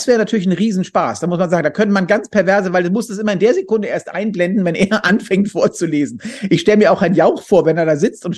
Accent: Hamburg, Germany; bin als Bayer verkleidet zum Oktoberfest gegangen als Hamburger.

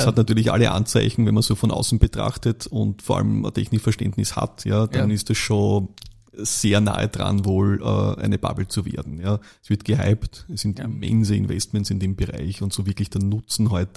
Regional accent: Austria; Das heißt, man hat keinen Startvorteil als Österreicher, das ist halt leider so auch hier.

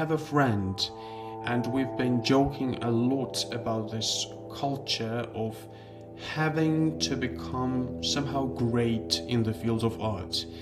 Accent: Tbilisi, Georgia; I was born in Georgia, in Tbilisi, Georgia, the post-Soviet Union country. The Soviet Union officially collapsed the year I was born, so we had some hard times back then. So first went to a music school in Georgia

